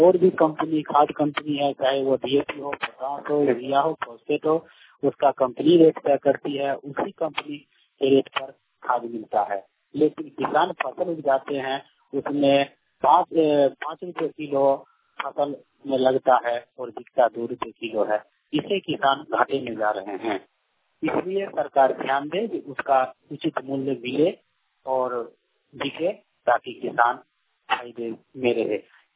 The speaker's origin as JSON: {"language": "Hindi", "town": "Dalsinghsarai", "region": "Bihar", "country": "India", "said": "ग्राम पांच पोषक वाहन थाना दलसिंहसराय जिला समस्तीपुर का निवासी हूँ।"}